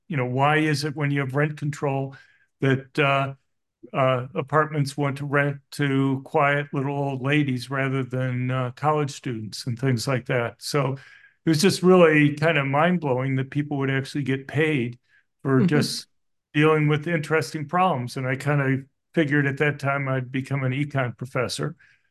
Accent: Miami, Florida, United States; Well, I grew up in Miami, Florida

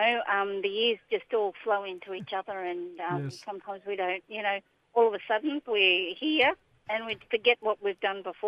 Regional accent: Queensland, Australia; now in Adelaide, Australia; from the Wanyi country and a Ling from the Mapoon Tepetigi Chuinji tribes up there.

